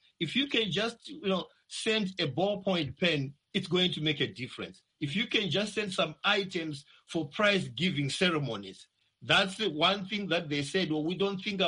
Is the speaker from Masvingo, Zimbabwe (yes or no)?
yes; Masvingo, Zimbabwe; I come from Masingo province, Murinya area, just after Kayo Demo, the rural areas that are there. That's why, you know, I grew up. That's why I went to school as well, you know, from grade one all the way to form four.